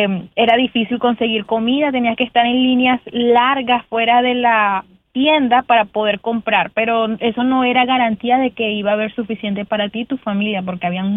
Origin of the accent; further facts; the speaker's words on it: Amazonas, Venezuela; born there; Sí, nací en Amazonas, Venezuela